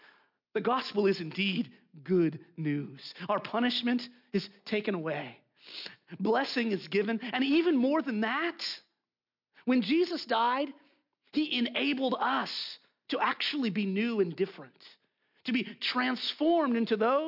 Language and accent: English; California, United States; again, I grew up in Southern California, big population, lots of people there.